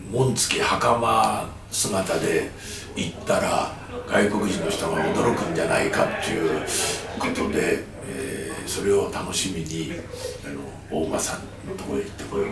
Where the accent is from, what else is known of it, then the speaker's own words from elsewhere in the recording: Toyama, Japan; ある種私のふるさと富山と、富山県の富山市は同じように市電が走ってるんで